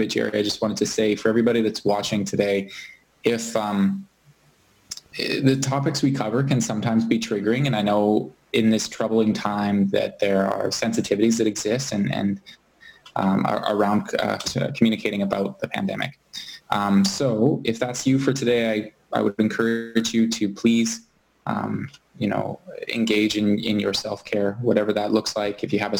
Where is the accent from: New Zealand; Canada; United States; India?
Canada; British Columbia; I'm from the Tsleil-Waututh First Nation.